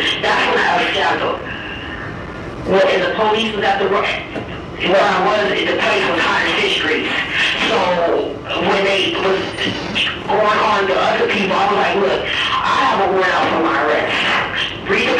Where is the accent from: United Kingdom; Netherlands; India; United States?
United States; Tucson, Arizona; I'm from Tucson.